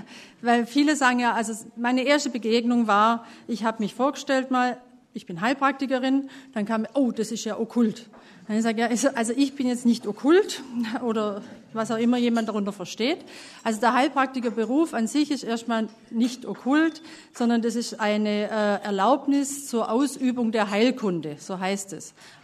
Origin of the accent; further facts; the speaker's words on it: Esslingen, Baden-Württemberg, Germany; Wir kommen aus Esslingen.